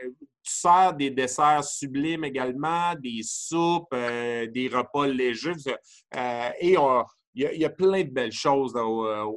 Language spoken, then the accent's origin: French; Saint-Denis-de-Brompton, Quebec, Canada; Je suis originaire de Saint-Denis